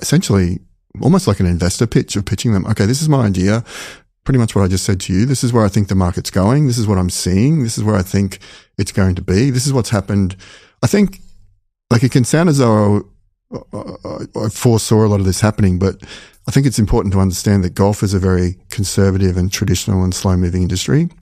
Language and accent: English; Australia; So very quickly, and as an Australian, I just rocked up to Carlo University, not a clue what was down there